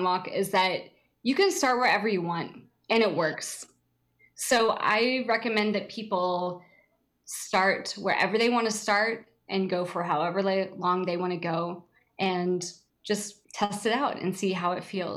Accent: Oak Ridge, Tennessee, United States; I grew up in East Tennessee. I grew up in Oak Ridge.

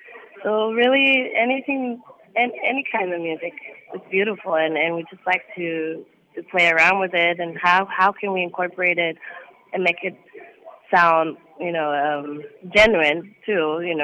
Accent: Puerto Rico; Yeah, so I grew up in Puerto Rico, and I grew up listening to all kinds of music

